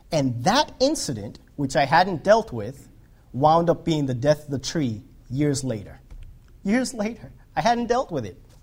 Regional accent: New York City, New York, United States; I was a city-bred kid. I grew up in New York City. I never had a cherry tree in my house. until I got to Pennsylvania.

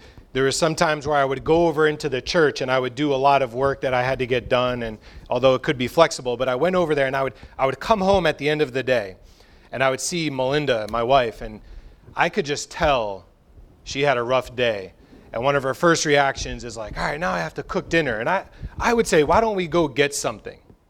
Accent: New Jersey, United States; and then because I'm from New Jersey and have a lot of friends there

